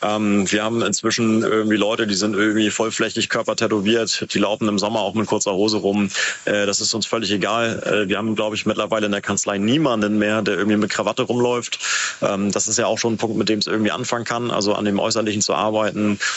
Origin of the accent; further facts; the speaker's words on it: Bad Segeberg, Schleswig-Holstein, Germany; ich komme aus Bad Segeberg, also total langweilig eigentlich, aber wenn ich ganz ehrlich bin, dann ist es so, dass mein Papa aus Pakistan kommt